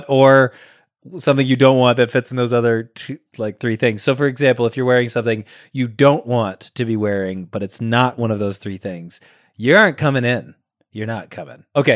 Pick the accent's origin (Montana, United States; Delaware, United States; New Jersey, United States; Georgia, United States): Georgia, United States; Atlanta; This isn't like when I was growing up in Atlanta and a flurry came down and schools were closed